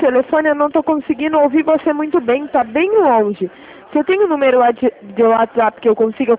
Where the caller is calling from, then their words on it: Limeira, São Paulo, Brazil; Eu falo da cidade de Limeira.